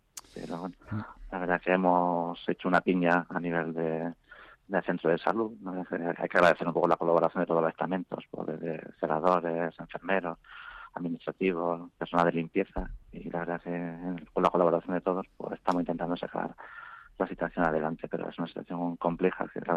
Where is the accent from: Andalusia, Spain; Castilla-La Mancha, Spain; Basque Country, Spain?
Andalusia, Spain; Jaén; born there; now in Madrid, Spain; soy del Real Jaén, porque yo soy nacido en Jaén.